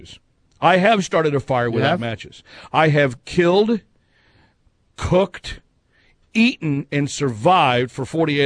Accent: Fort Worth, Texas, United States; now in New England, United States; where I grew up in Texas, scouting was viewed a little differently because in Texas, where I grew up, we camped out religiously. I mean, because of the weather, but in fact, the troop that I was in, it was Boy Scout Troop 400 in Fort Worth, Texas.

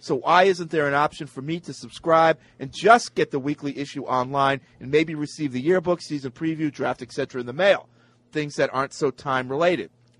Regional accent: Rhode Island, United States; born there; I was born in Rhode Island.

